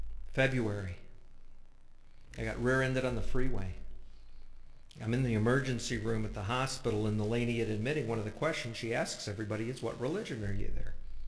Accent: California, United States; I grew up in San Fernando Valley, and our public high school was about 75% Jewish.

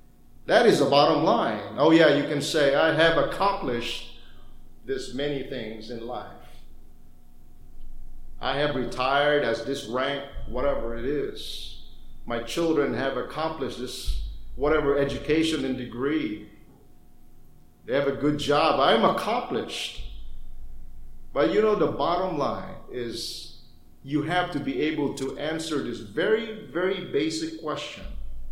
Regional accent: Philippines; I grew up in the Philippines, and there's a lot of people there.

